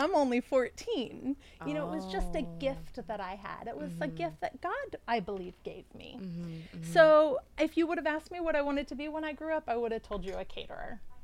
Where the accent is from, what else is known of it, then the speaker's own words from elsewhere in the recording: Jupiter, Florida, United States; Because growing up in Jupiter, Florida, I was totally miseducated